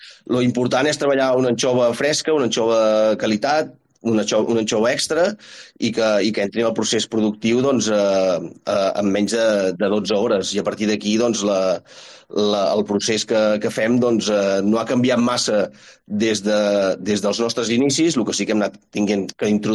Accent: L'Escala, Catalonia, Spain; Sí, jo soc de l'Escala des de que vaig néixer.

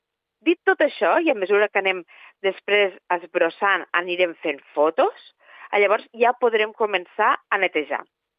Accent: Alcanar, Catalonia, Spain; Jo soc d'Alcanar, ho vam patir fa uns anys

